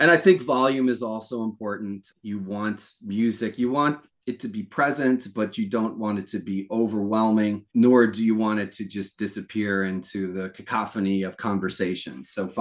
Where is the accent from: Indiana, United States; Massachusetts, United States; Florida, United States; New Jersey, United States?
New Jersey, United States; I grew up in Monmouth County, but that's